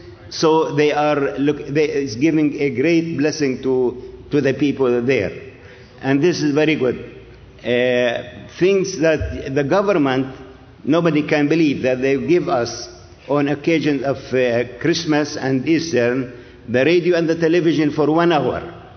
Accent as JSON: {"language": "English", "country": "Syria", "second_language": "English", "said": "I am from Syria. Syria, as you know, in the Middle East, the east of Iraq, and Iraq is the east of Syria, and north Turkey, south Jordan, and west Mediterranean"}